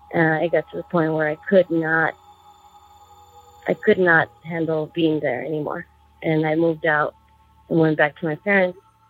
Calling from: Tucson, Arizona, United States; Hi, this is … I'm calling from Tucson, Arizona.

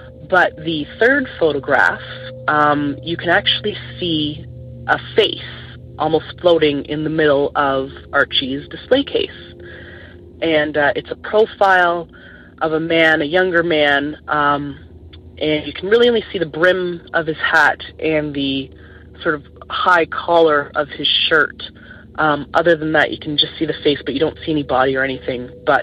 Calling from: Ontario, Canada

